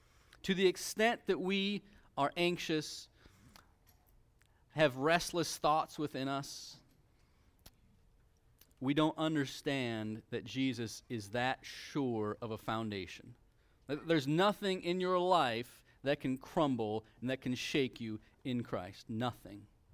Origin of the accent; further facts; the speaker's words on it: Seattle, Washington, United States; also born or lived in Portland; I'm from Seattle, and we lived in Portland